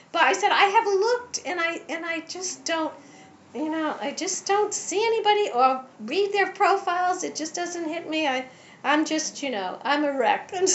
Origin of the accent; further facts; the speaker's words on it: New England, United States; because, you know, I'm from New England, and we have manners, and you don't do that to people.